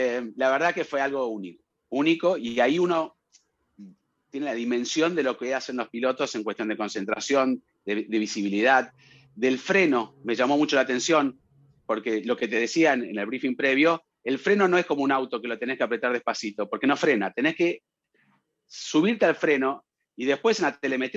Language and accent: Spanish; Argentina; no es para agrandarme, pero bueno, soy argentino